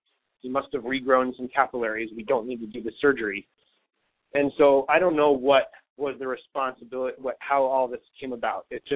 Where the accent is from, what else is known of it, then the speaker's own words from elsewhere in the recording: New York, United States; now in Los Angeles, United States; I mean, again, I'm from New York, right? So I'm a little skeptical. I didn't come to Los Angeles to drink a bunch of Kool-Aid and have my life improve.